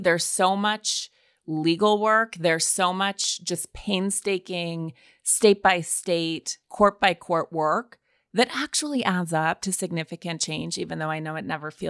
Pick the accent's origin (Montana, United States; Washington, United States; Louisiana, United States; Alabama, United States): Montana, United States; I'm from Montana originally